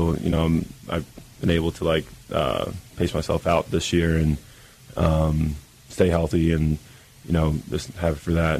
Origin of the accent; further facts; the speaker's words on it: West Chester, Pennsylvania, United States; It's outside Philadelphia.